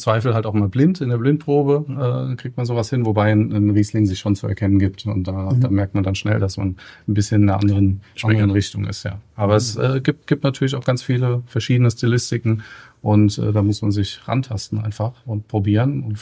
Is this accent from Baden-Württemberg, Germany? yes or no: no; Hesse, Germany; Ich bin selbst in der Region Rheingau aufgewachsen.